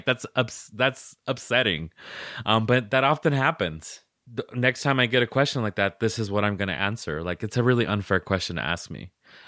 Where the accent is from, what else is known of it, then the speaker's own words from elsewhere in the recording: Puerto Rico; first language es; English is a second language; now in United States; I grew up in Puerto Rico and haven't spoken Spanish regularly in so long. I moved to the US in 1996.